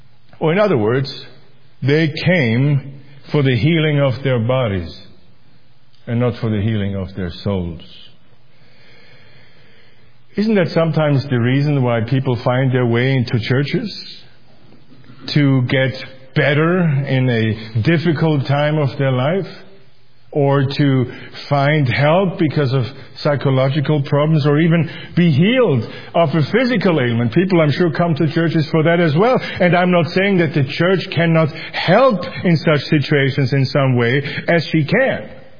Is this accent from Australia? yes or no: no; Austria; See, I'm from Austria. It was originally a very Catholic country.